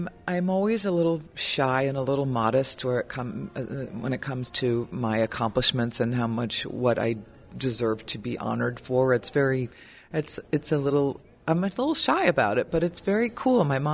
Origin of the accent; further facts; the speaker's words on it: Dayton, Ohio, United States; Well, I pretty much grew up here in Dayton, although I was not born here. I feel like I am from Ohio because this is where I grew up.